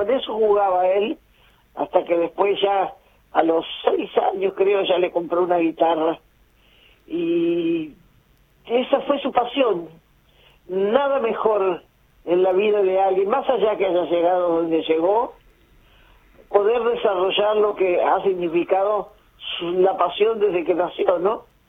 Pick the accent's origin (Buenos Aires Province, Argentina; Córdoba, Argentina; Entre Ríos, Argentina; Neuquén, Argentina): Entre Ríos, Argentina; Concordia; born there; nosotros, hermanos, todos nacimos en Concordia, Entre Ríos, ¿no? Y tenemos ese arrastre provinciano que uno trae y no pierde nunca.